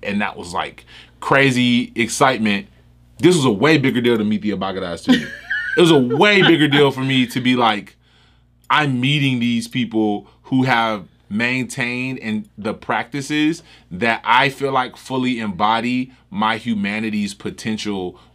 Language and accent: English; Memphis, Tennessee, United States; Bro, because when I was being from Memphis, right?